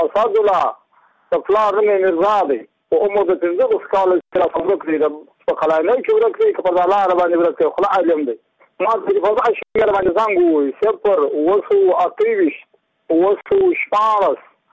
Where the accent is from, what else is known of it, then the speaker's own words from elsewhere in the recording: Badghis, Afghanistan; زه په خپل د بادغیس له ولایت یم، د مقر د ولسوالۍ یم.